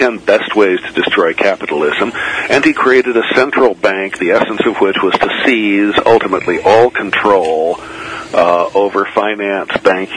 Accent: Redlands, California, United States

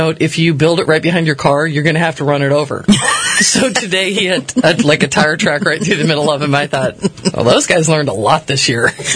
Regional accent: Connecticut, United States; born or raised there

